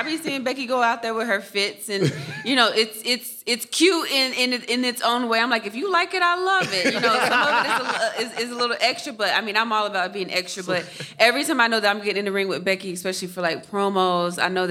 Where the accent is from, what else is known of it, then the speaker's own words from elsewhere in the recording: Knoxville, Tennessee, United States; I mean, being in my home state, Tennessee, it's like a family reunion. It's a homecoming. And I'm from Knoxville, Tennessee, but my mom is actually from Nashville, Tennessee.